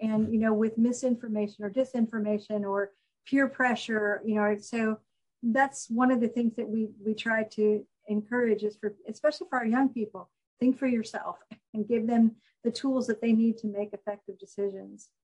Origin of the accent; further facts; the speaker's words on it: Texas, United States; I'm from Texas and people tend to just say what they think.